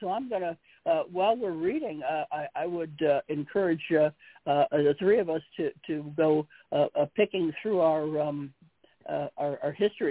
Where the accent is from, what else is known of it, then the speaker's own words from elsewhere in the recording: Chicago, Illinois, United States; Well, I'm a Midwesterner. So Michigan is a neighbor. I'm from Chicago.